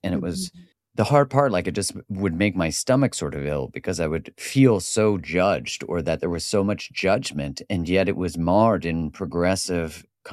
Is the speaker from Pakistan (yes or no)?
no; Canada; But my experience in that time as a Canadian experiencing the U.S., having my wife's American